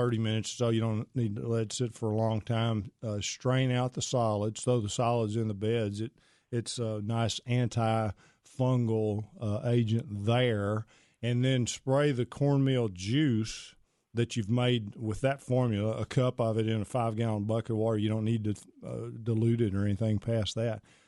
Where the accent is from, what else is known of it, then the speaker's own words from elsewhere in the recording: Pittsburgh, Texas, United States; I am from Pittsburgh, Texas, a little town in East Texas, about 4,000 people, and played sports there, went to Texas Tech to play golf on the team